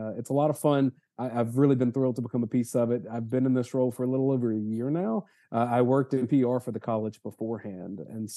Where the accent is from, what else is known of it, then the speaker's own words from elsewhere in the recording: Georgia, United States; because I grew up in Georgia in the 90s